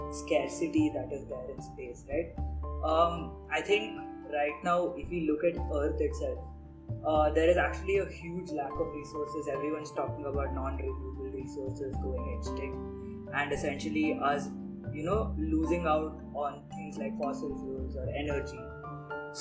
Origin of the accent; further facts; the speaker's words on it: India; But me being the Indian that I am